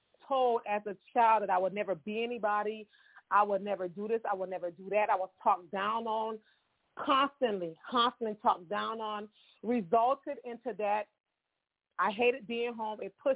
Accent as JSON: {"language": "English", "town": "Miami", "region": "Florida", "country": "United States", "said": "I'm Haitian American. I'm originally from Miami, Florida, the Sunshine State."}